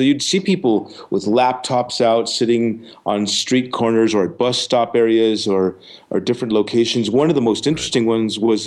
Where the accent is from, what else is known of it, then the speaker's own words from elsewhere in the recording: Tucson, Arizona, United States; some of them were actually from my hometown, Tucson.